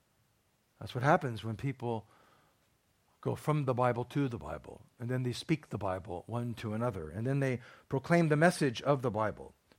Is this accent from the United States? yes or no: yes; United States; As an American, what about September 11th in New York City?